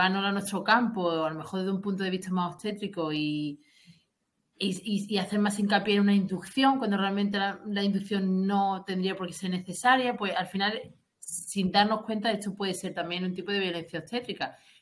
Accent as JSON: {"language": "Spanish", "region": "Andalusia", "country": "Spain", "moved": "yes", "lives_now": "England", "said": "soy andaluza, aunque llevo 11 años en Inglaterra, pero este acento no se me va a ir en la vida."}